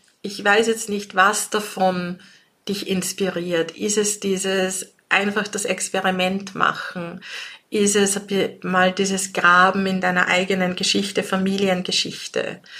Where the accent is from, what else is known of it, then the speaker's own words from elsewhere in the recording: Austria; Also bei uns in Österreich gilt auch so dieses